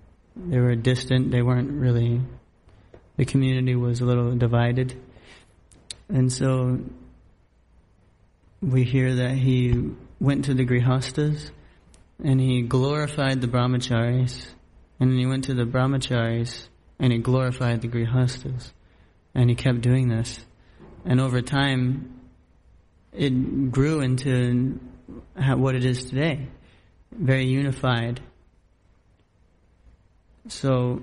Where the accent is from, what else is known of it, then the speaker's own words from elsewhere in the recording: West Virginia, United States; I never really wanted to live in the city, or, you know, I'm from West Virginia.